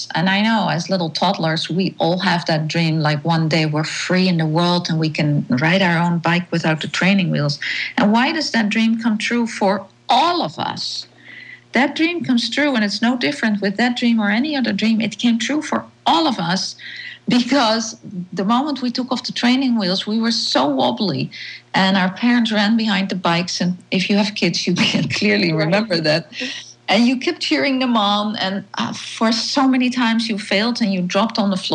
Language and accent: English; Netherlands; English is a second language; because I'm from Holland, and, you know, I'm sure everybody can hear that.